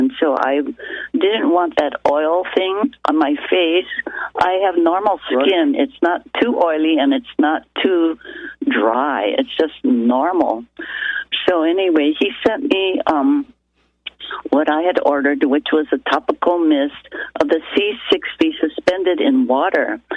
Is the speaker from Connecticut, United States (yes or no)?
no; Hawaii, United States; I'm 75 years old. And, you know, having been born and raised in Hawaii, the tropics, where it's always, well, most of the time it's always sunny.